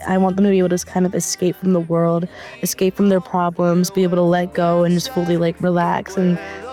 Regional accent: Orlando, Florida, United States; I'm from Orlando, Florida. Me and my producer have been friends since elementary school.

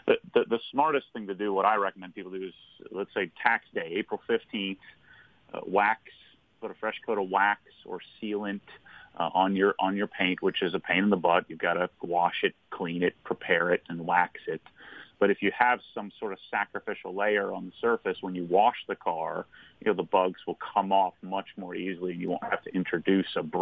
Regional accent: Northeast, United States; Yeah, I tell you what, I'm from the Northeast.

